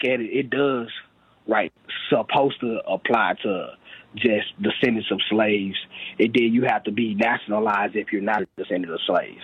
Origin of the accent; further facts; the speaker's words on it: Texas, United States; I'm from Texas, and like I'm a descendant of slaves